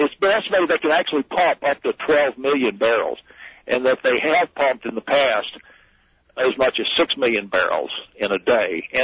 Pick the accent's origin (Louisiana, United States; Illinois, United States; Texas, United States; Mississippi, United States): Texas, United States; Houston; I'm from Houston, so I understand a little bit about culture.